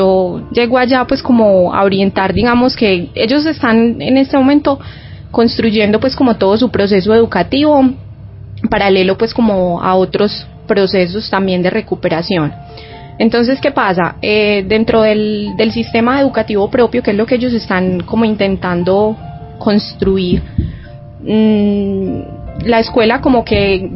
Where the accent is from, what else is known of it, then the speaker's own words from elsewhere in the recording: Colombia; como todo colombiano promedio